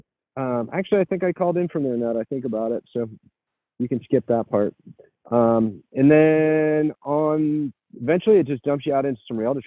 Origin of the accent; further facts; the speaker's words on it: Groton, Connecticut, United States; not to be confused with the Groton that I grew up in Connecticut, or was born in, even.